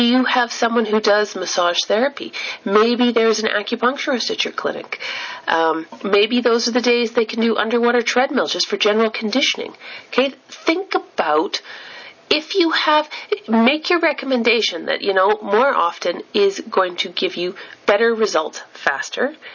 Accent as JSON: {"language": "English", "country": "Canada", "said": "oh, I'm Canadian, think about a hockey player, right?"}